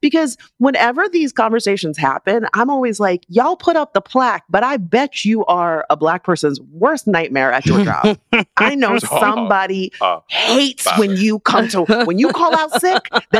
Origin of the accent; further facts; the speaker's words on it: Florida, United States; Our last apology comes from my home state of Florida.